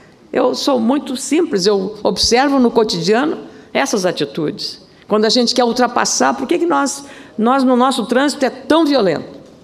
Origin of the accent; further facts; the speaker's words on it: Brazil; eu sou brasileira.